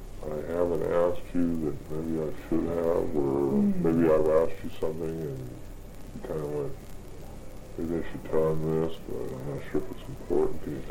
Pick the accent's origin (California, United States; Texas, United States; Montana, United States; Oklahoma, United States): California, United States; Ventura; Because I'm from Ventura, and I'm leaving town for a week tomorrow.